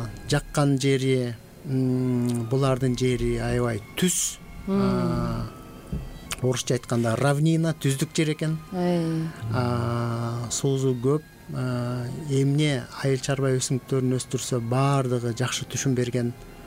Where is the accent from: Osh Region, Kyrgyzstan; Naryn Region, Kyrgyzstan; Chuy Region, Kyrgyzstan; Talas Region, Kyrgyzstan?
Talas Region, Kyrgyzstan; Talas; Мектепти биринчи класстан 11 класска чейин жалаң бешке бүткөм. Талас шаарында номер 5 орто мектепте.